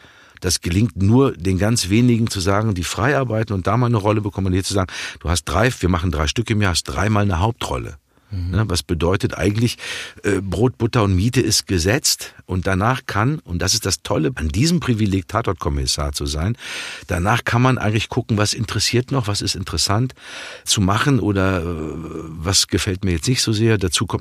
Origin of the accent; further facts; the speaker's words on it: Dortmund, North Rhine-Westphalia, Germany; als Dortmunder Junge damit aufgewachsen